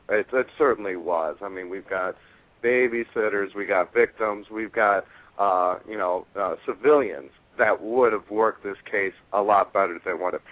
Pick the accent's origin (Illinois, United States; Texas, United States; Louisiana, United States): Illinois, United States; Chicago; I'm from Chicago. I'm from Illinois.